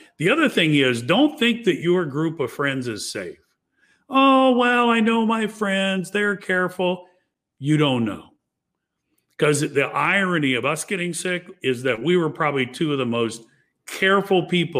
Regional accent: Miami, Florida, United States; I knew what the Red Cross did growing up in Miami, as you referenced. You know, hurricanes were a part of life.

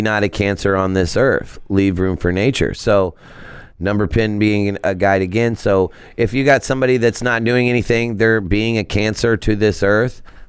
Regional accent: Georgia, United States; Well, I'm from Georgia.

